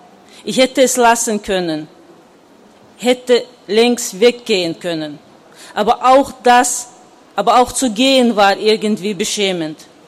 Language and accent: German; Chechnya, Russia; first language Chechen; German is a second language; Das Schwierigste ist, anzufangen, auf Deutsch zu schreiben, also in eine fremde Sprache zu schreiben. Ich habe am Anfang immer auf Tschetschenisch geda